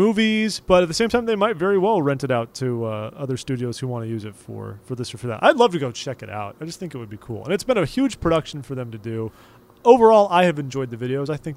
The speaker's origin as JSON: {"language": "English", "region": "the West", "country": "United States", "said": "We're Americans. I'm from the West. I like the freedom to have a car and just go where I want."}